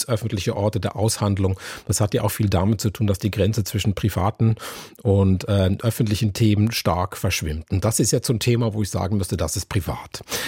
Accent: Switzerland; Ich komme aus der Schweiz, da gibt es seit 70 Jahren oder noch länger eine große Koalition

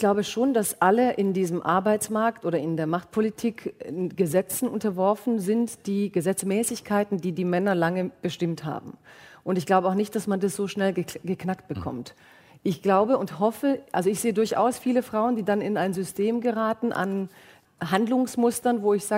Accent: Baden-Württemberg, Germany; ich komme ja aus Baden-Württemberg

